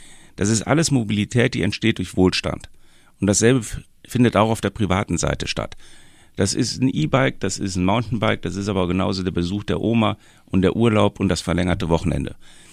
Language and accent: German; Bonn, North Rhine-Westphalia, Germany; Ich bin gebürtiger Bonner und habe mein Büro in Siegburg.